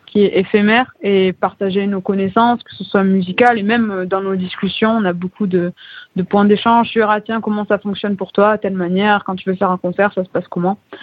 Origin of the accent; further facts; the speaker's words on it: Toulouse, Occitanie, France; je suis originaire de Toulouse, donc c'est pas très très loin de Pézenas où va se dérouler la prochaine résidence entre la Gaspésie et l'Occitanie. Et je viens plutôt du sud de la France.